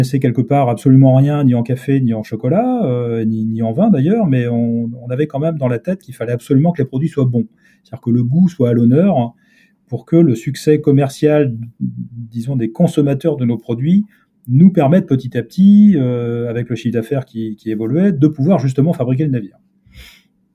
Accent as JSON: {"language": "French", "region": "Brittany", "country": "France", "said": "On est breton, on regarde en face, on voit rapidement New York comme zone de chalandise"}